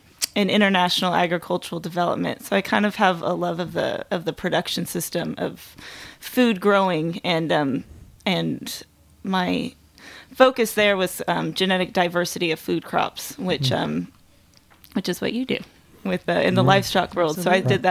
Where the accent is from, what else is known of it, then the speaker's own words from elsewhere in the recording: West Coast, United States; now in New York, United States; Which in New York, I'm from the West Coast as well